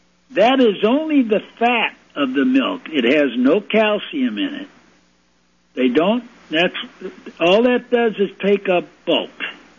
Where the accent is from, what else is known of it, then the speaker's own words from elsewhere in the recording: Chicago, Illinois, United States; It's what I called Dago Red when I was growing up in Chicago.